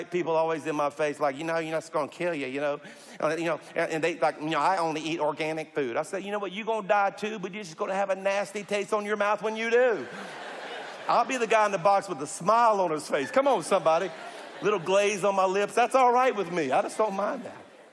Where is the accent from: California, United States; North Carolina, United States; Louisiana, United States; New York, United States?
Louisiana, United States; I'm a Cajun. I mean, eating's an Olympic sport in South Louisiana.